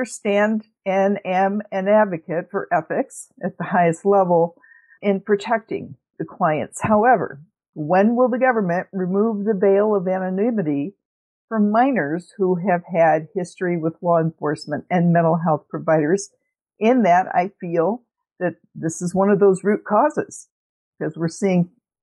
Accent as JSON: {"language": "English", "town": "Hoffman Estates", "region": "Illinois", "country": "United States", "said": "I'm from Hoffman Estates, Illinois."}